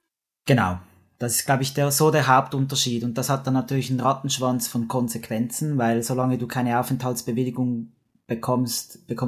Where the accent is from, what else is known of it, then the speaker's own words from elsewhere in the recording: Switzerland; Also wir als Schweizer sind wir im Schengen-Raum ein Teil von der Personenfreizügigkeit